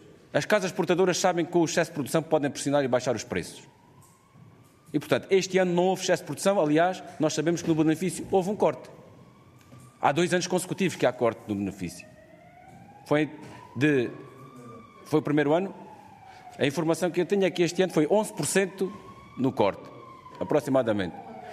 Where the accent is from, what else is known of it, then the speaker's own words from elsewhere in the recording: Alentejo, Portugal; eu sou do Alentejo, como vê